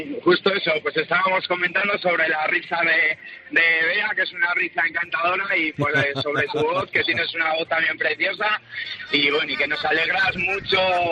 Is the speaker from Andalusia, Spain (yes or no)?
no; La Rioja, Spain; Yo soy de La Rioja y bueno, pues ahí tenemos muchas cosas buenas también.